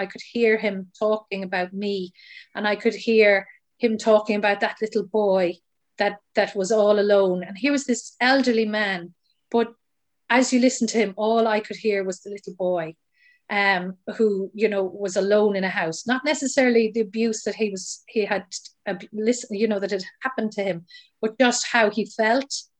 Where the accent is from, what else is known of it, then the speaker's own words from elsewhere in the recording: Cork, Munster, Ireland; I came home and from Dublin and to Cork.